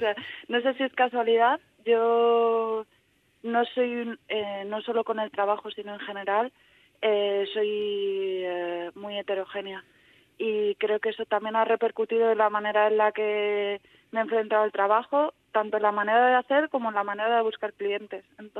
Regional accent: Community of Madrid, Spain; en Palencia, esto me toca explicarlo siempre, estuve como 2 o 3 días. Entonces, es más el sitio que figura en mi DNI y donde voy a pasar la Navidad, pero el resto soy muy madrileña.

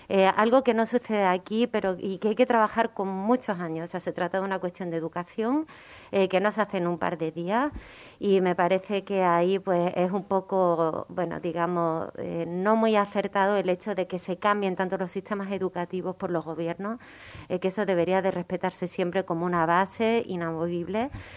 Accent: Andalusia, Spain; cuando me dicen, bueno, tú eres española, digo, no, soy andaluza

